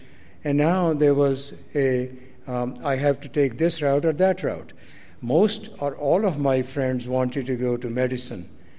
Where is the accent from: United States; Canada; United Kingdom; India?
India; Northwest India; They're all from South India. I'm from the Northwest. Half of my people are driving trucks, and the other half is in jails, basically because of making illegal liquor and things like that. But I was a little different. I was born in a small village, and it was a very remote place.